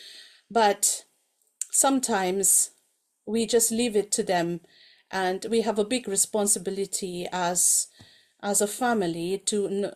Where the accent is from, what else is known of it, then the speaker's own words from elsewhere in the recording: Mizoram, India; English is a second language; now in Wales, United Kingdom; I'm originally from Mizoram, from the northeast part of India, and I've been working here in Wales since 2011 with the Presbyterian Church of Wales.